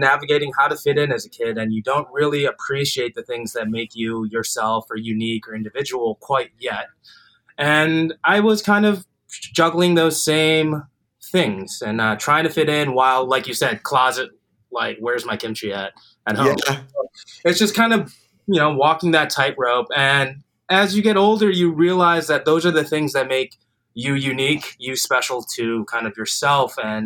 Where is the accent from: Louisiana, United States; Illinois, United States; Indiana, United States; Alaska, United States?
Illinois, United States; Highland Park; So I grew up in Highland Park, suburb of Chicago